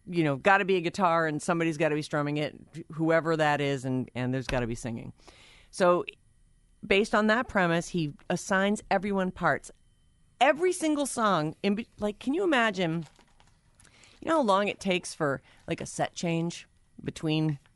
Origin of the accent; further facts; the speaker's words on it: Boston, Massachusetts, United States; but I'm from Boston where people are not unfriendly, but are very direct.